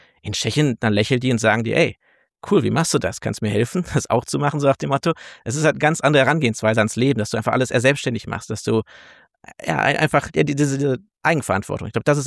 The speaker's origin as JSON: {"language": "German", "town": "Herne", "region": "North Rhine-Westphalia", "country": "Germany", "said": "ich komme halt aus Herne, das ist glaube ich die zweit- oder drittärmste Stadt Deutschlands, Großstadt Deutschlands."}